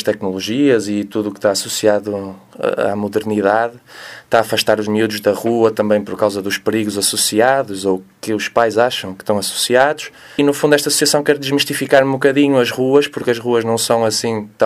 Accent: Barcelos, Braga, Portugal; Eu sou de Barcelos, nascido e criado. Passei a minha infância toda na Rua Direita e sempre andei de skate na conhecida Praça dos Poetas, em baixo do Tribunal.

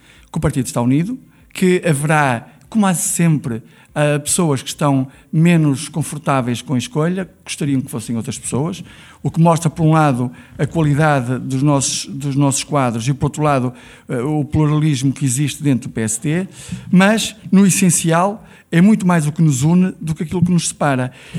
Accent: Barcelos, Braga, Portugal; entendo que nos últimos 8 anos Barcelos não teve o desenvolvimento que eu entendo como barcelense deveria ter tido.

